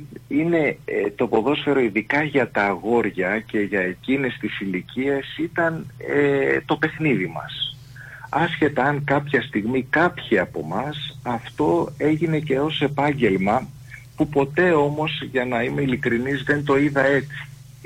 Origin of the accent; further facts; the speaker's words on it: Aigaleo, Attica, Greece; η καταγωγή μου είναι από τη Μακεδονία, ποντιακή καταγωγή. Γεννήθηκα όμως και μεγάλωσα στην Αθήνα, στο Εγάλεο είναι το πατρικό μου.